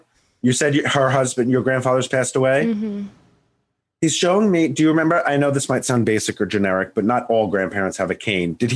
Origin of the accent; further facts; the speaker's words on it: Long Island, New York, United States; I'm from Long Island, you know?